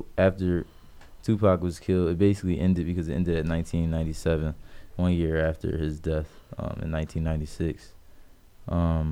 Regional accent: East Coast, United States; And this is good because I'm from the East Coast, and DJ Slim's from the West Coast.

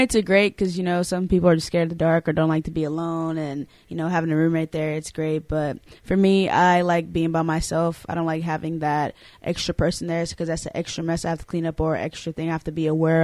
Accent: Texas, United States; now in California, United States; I'm from Texas, and being all the way in California, I don't get to see them a lot except on FaceTime.

